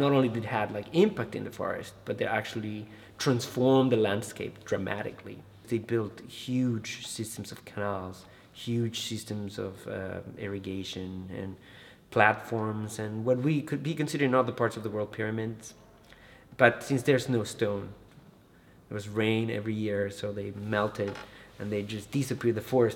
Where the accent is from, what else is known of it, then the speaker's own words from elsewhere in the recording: Bolivia; I am originally from Bolivia and I'm doing a PhD in archaeology